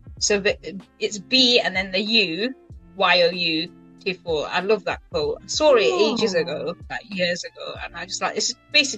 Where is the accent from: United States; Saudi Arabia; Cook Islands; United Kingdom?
United Kingdom; England; born there; I'm Indian, but I was born here in England.